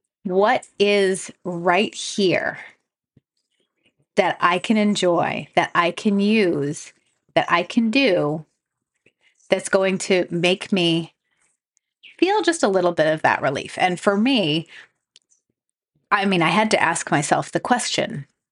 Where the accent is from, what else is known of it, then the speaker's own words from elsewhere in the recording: New England, United States; I grew up in New England. I think the energy of New England is just like work hard, get stuff done, hustle.